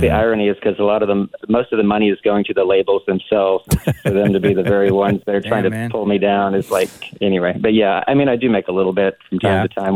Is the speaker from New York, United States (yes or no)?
no; Texas, United States; Like I'm a big … fan, so, and I'm a Texan